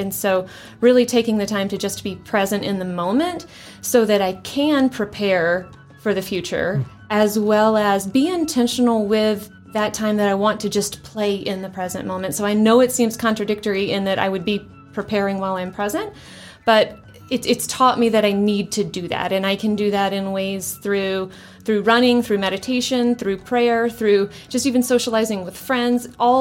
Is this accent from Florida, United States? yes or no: no; Alabama, United States; now in St. Vrain, United States; I am originally from Alabama, in case you didn't pick up on the y'all. And I've been here in St. Vrain for 14 years